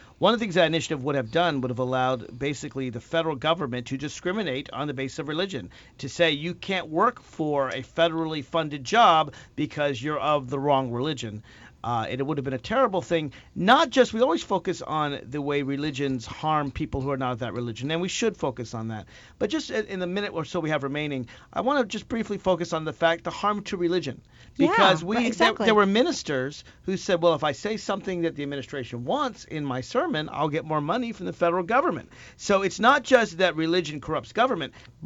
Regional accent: Virginia, United States; In my home state.

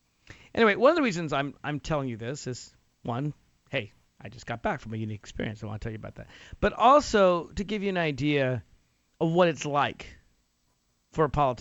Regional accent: Virginia, United States; Virginia has elected only Democrats statewide for the last several years. That's why we have, in my home state, a Democratic governor, lieutenant governor, attorney general, both state senators

